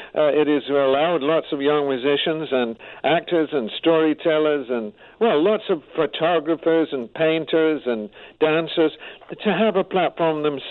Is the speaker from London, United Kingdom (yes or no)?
no; Glasgow, Scotland, United Kingdom; and I'm the Irish in Scotland and Glasgow